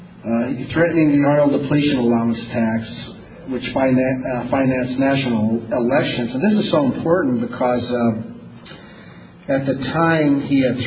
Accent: Midwest, United States; is where I grew up in the Midwest.

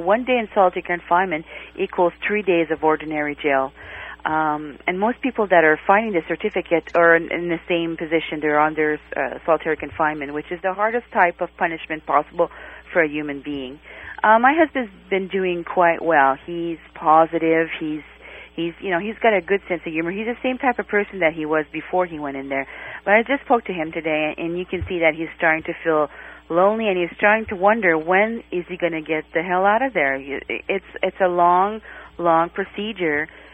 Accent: Canada; Also, the thing is, I'm a Canadian, and wherever my husband goes, I'm going to go.

